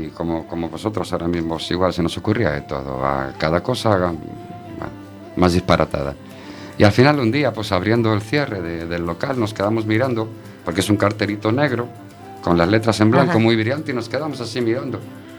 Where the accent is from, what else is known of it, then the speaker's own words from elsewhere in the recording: Madrid, Community of Madrid, Spain; pues yo me crié en Madrid. Y en los años en los que yo me crié estaba de moda estar en un grupo metido siempre.